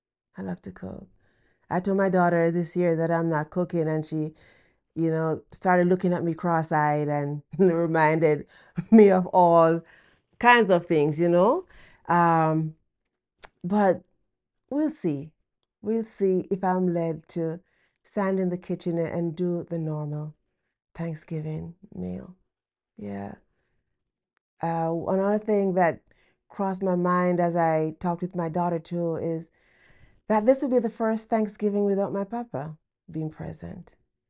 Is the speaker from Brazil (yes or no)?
no; Jamaica; now in United States; like I did in 2000 when I came here from Jamaica.